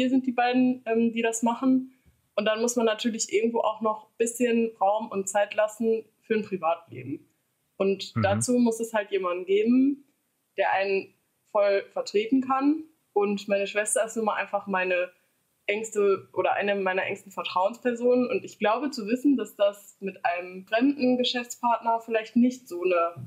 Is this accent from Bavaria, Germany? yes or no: no; Haldern, North Rhine-Westphalia, Germany; Ich komme aus Haldern, das ist recht nah an der holländischen Grenze.